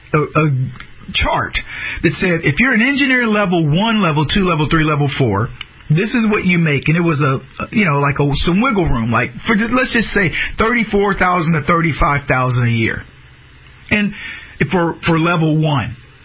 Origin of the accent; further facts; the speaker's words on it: United States; Look, I don't know how you feel, but as an American, I know real freedom.